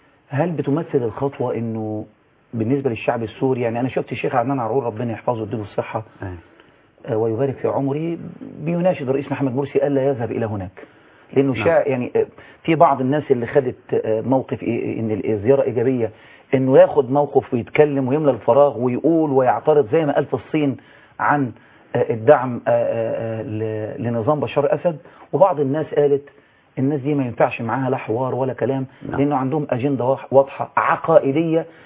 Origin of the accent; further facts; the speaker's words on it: Egypt; إحنا عندنا في مصر ثلاث شرائح.